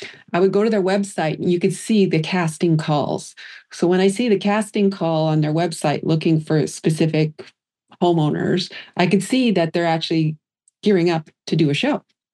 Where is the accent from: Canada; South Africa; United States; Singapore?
Canada; I'm Canadian, he's in the US.